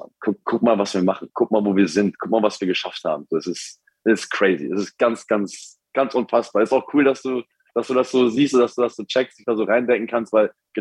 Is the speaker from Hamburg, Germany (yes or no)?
yes; Hamburg, Germany; ich komme aus Hamburg.